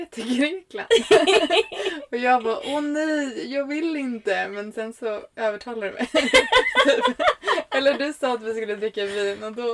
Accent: Stockholm, Stockholm County, Sweden; Jag kommer ju från Stockholm. I botten så är jag ju norrlänning, ja. Men är uppväxt i Stockholm

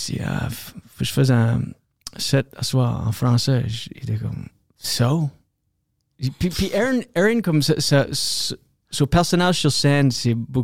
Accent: Moncton, New Brunswick, Canada; first language French; mais vu que c'était à Moncton, puis pas comme à Québec, la ville de Québec, ou à Jonquière, tu sais, je pouvais parler comme que je parle par chez nous. So, il y avait beaucoup plus de mots anglais.

